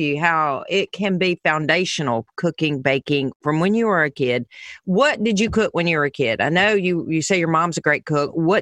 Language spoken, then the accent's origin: English; the South, United States; Are you kidding me? I'm from the South.